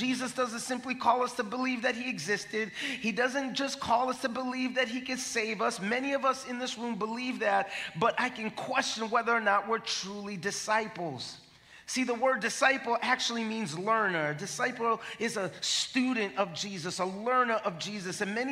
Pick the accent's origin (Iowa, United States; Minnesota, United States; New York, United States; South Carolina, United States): New York, United States; New York City; We're from New York City, so even getting out of New York to go get you a nice house